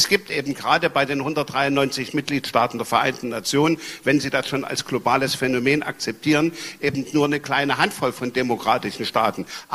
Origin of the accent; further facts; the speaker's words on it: East Germany, Germany; ich bin ja im Osten Deutschlands groß geworden